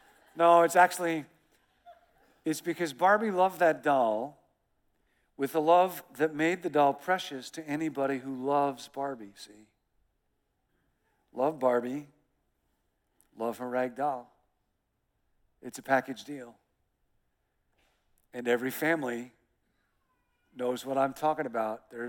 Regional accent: Rockford, Illinois, United States; I grew up in Rockford, Illinois, and we went to Canada on vacation.

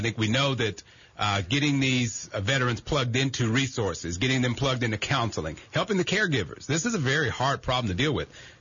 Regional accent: Dallas, Texas, United States; I'm from Dallas, Texas.

